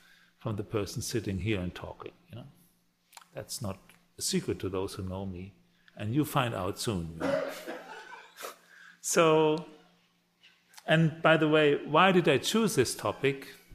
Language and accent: English; Northern Germany, Germany; living in the midst of a small spa town in northern Germany, in my hometown actually, my parents' house, and try to establish a center there.